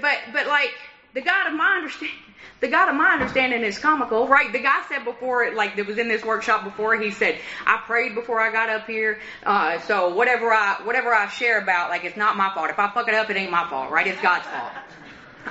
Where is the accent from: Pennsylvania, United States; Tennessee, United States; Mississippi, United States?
Tennessee, United States; Nashville; I'm from Nashville, right? I'm from Tennessee.